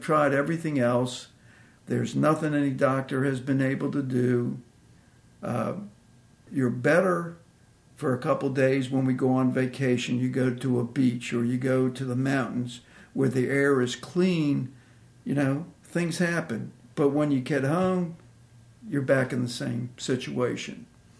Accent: Washington, District of Columbia, United States; I grew up in Washington, D.C. We belong to a conservative Jewish congregation in D.C. So both my parents were Jewish, and that's what I believe.

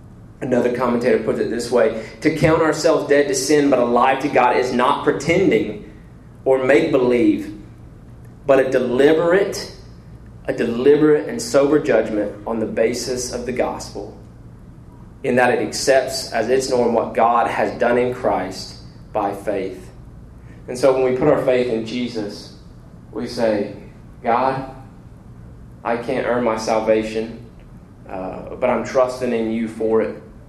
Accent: Kentucky, United States; and I love this because I'm from Kentucky

